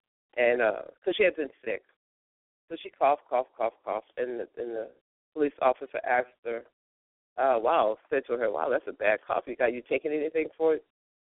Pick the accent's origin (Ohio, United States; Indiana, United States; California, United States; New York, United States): New York, United States; the Vietnam War, all that stuff was going on during the time when I was growing up in New York.